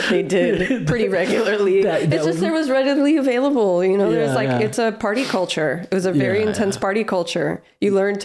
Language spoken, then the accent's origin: English; Miami, Florida, United States; Like sometimes when I tell stories about growing up in Miami, things that happen, my friends are looking at me like, what?